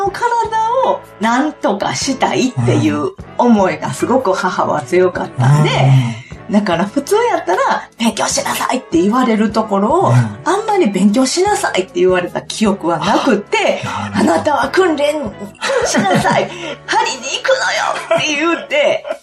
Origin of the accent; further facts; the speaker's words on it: Kyoto, Japan; 京都市伏見区です。